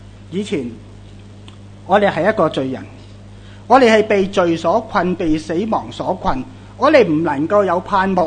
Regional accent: Hong Kong; 我们香港人即已经解除了封建社会很多年，我们都未试过不自由，特别香港真的很自由

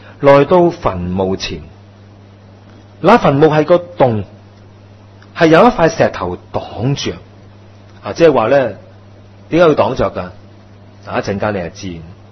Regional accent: Hong Kong; 我們香港人呢，什麼都要快

